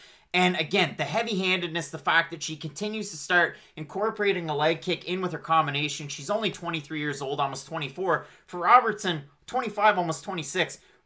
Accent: Canada; Matt, I'm Canadian. You're Canadian. I'm a Canadian hockey fan.

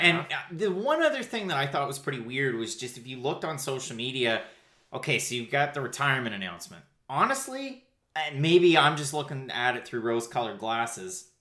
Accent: Canada; growing up in Canada

